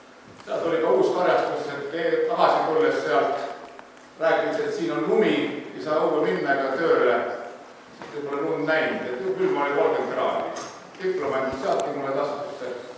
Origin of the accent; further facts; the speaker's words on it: Tallinn, Harju County, Estonia; Juured on Kullamaal, vanaisa ja vanaema varusse. Tulin Tallinnast maal elama.